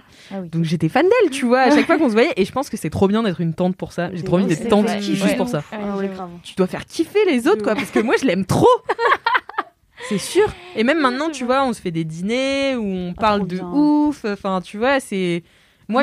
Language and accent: French; Brittany, France; Voilà, on est breton.